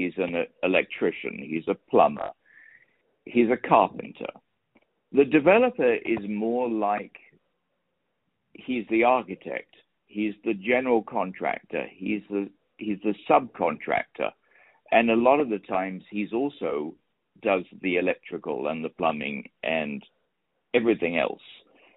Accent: England, United Kingdom; moved away as an adult; also born or lived in United States; now in Las Vegas, United States; I'm originally from England, but I left England for the first time when I was 20. And since then, I've lived in five other countries, including the U.S., where I've spent 32 years. And within the U.S., I've lived in 8 or 9 different states

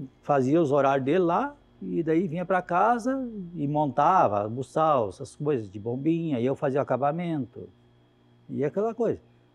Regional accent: São Luís Gonzaga, Rio Grande do Sul, Brazil; moved away; eu sou da região das Missões, né? Eu sou natural de São Luís Gonzaga, aonde tem uma região bastante avançada, assim. Hoje nem tanto, mas há 20 e poucos anos atrás, quando eu saí de lá

